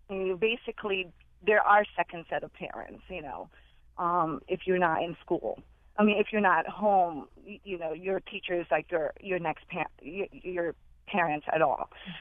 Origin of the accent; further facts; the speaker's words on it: Philippines; I just wanted to share comments regarding growing up in the Philippines, how different it is, the school system there than the school system here.